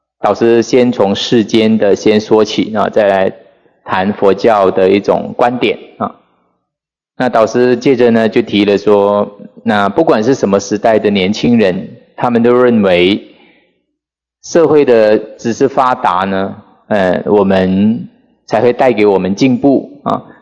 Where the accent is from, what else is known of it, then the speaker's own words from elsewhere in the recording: Sabah, Malaysia; 那以前呢，我从马来西亚，我老家是沙巴